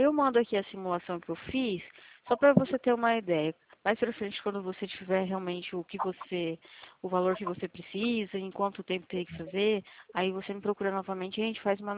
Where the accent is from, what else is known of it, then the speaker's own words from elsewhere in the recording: Rio Claro, São Paulo, Brazil; Eu sou daqui da Central, do lado aqui de Araraquara, de Rio Claro.